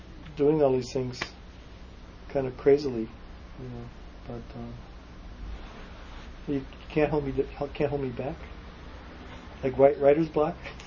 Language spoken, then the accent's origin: English; Chicago, Illinois, United States; I grew up in Chicago, and my father was Mayor Daley's stockbroker.